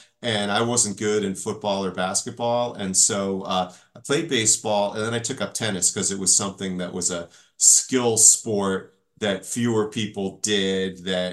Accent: Walpole, Massachusetts, United States; Walpole, Mass, which is south of Boston, kind of near where the Patriots play at Gillette Stadium. And it was a nice, it's a nice suburban town.

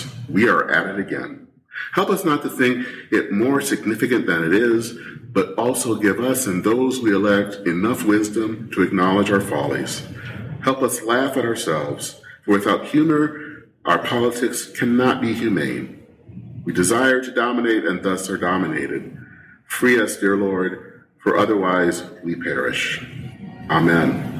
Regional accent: Michigan, United States; now in Minnesota, United States; I've lived here in Minnesota now for over 25 years. I still call Michigan my home state.

